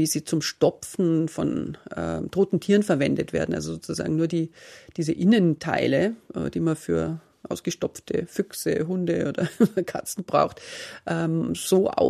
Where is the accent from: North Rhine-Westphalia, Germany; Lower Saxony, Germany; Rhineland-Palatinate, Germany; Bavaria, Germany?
Bavaria, Germany; Munich; ich bin ja aus München